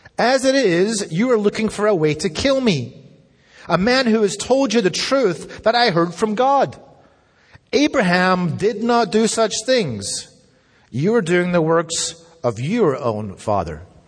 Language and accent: English; Scotland, United Kingdom; it was a great time to be a Scotsman in North America.